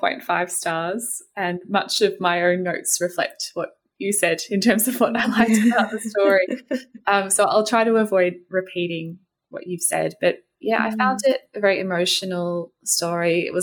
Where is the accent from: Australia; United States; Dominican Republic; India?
Australia; born there; My parents were both born in Australia. I was born in Australia, and I'm not a visible minority.